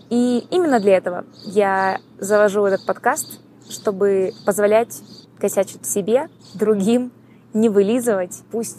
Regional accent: Novosibirsk, Novosibirsk Oblast, Russia; now in Mexico City, Mexico; я из Новосибирска

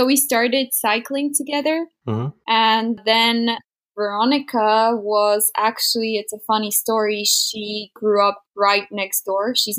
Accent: Slovakia; English is a second language; I'm 26 years old. I'm from Slovakia

